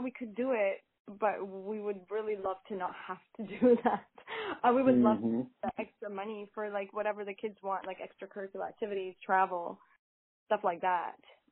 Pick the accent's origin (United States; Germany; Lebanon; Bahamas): Lebanon; moved away as an adult; now in Canada; I didn't grow up in Canada, I grew up in Lebanon where it's very warm, and I moved here at 18. And ever since I was 18 here in Canada